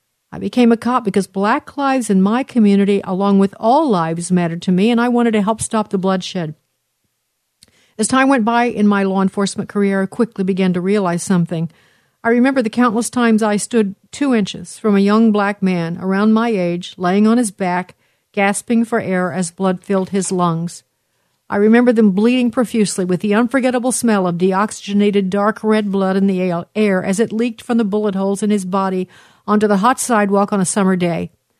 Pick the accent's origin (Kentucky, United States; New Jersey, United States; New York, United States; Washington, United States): New York, United States; Brooklyn; born or raised there